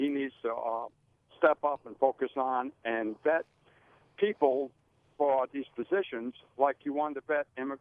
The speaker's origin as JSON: {"language": "English", "town": "Boston", "region": "Massachusetts", "country": "United States", "said": "I'm originally from Boston."}